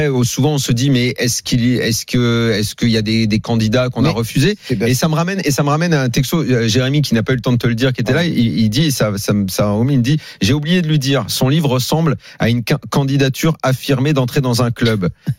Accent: Lyon, Auvergne-Rhône-Alpes, France; On est lyonnais

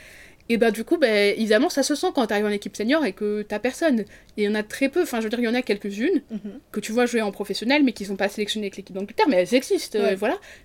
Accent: Paris, Île-de-France, France; nous, on vient de Paris. Quand je vois l'équipe de France féminine de foot ou l'équipe masculine de foot, j'ai l'impression de voir la France dans laquelle j'ai toujours vécu.

